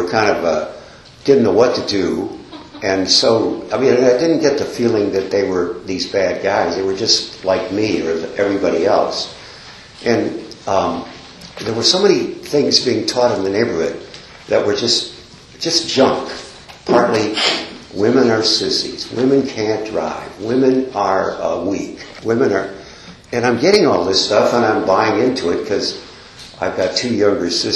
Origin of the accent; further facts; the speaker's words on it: Detroit, Michigan, United States; born there; So I was born in Detroit in 1926, Detroit, Michigan, the east side of Detroit, and my dad was a sort of a heavy-handed German.